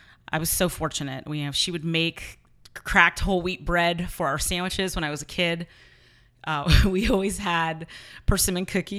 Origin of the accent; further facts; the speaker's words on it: San Mateo, California, United States; I grew up in San Mateo